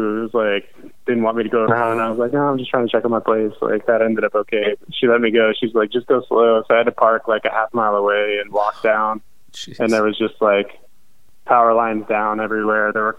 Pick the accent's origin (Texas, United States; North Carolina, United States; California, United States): Texas, United States; I grew up in Texas, like tornadoes went through our neighborhood, but I've never been personally in the middle of one.